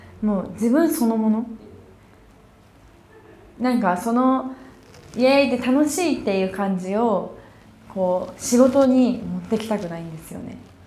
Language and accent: Japanese; Urawa, Saitama, Japan; 自分浦和出身なんですけど